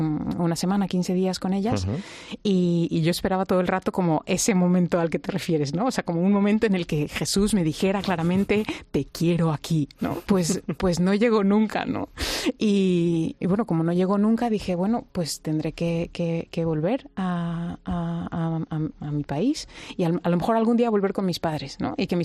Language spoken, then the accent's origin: Spanish; Mexico; born there; ¿por qué nací en México?